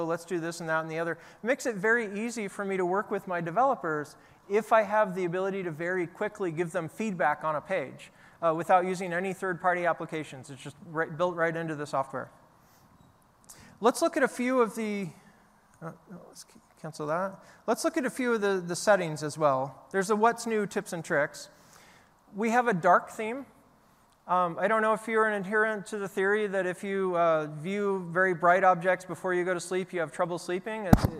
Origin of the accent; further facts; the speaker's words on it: Miami, Florida, United States; now in France; Now, I grew up in Miami, but it's been more than 30 years since I studied Spanish, so I'm a little rusty.